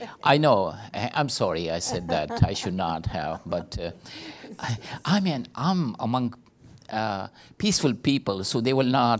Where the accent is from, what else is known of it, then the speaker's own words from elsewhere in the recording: Pakistan; I come from Pakistan, from the remote part of Pakistan, tribal area